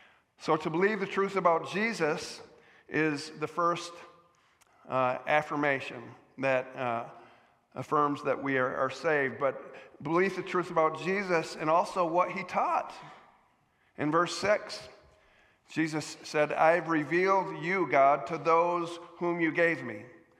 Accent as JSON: {"language": "English", "region": "New York", "country": "United States", "tie": "born or raised there", "said": "It's not narrow-minded to hop on a plane to fly to my hometown near Buffalo, New York."}